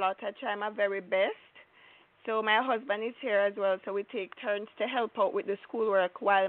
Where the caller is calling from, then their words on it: Kingston, Jamaica; I'm calling from Kingston, Jamaica.